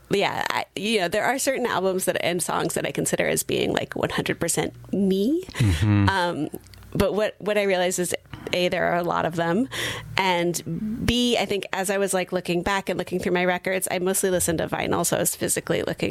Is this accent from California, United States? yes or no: yes; Santa Cruz, California, United States; also born or lived in Portland, United States; I grew up in Santa Cruz. And which, you know, has some similar vibes as Sonoma County, especially in the West. And I moved around a lot in my 20s.